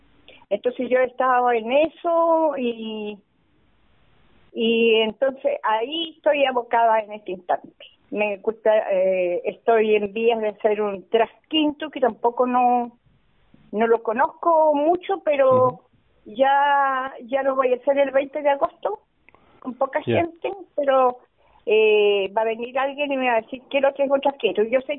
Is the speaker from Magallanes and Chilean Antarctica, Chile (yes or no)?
no; Puringue Rico, Los Ríos, Chile; Yo soy de Puringue Rico, de la comuna de Mariquina, a el camino de Huin.